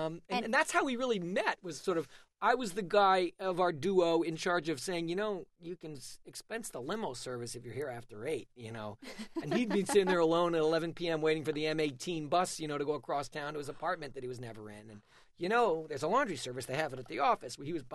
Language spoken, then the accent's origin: English; Manhattan, New York, United States; Well, I grew up in a cocoon where, you know, the four people who thought that way all lived, and they didn't know there were any other people.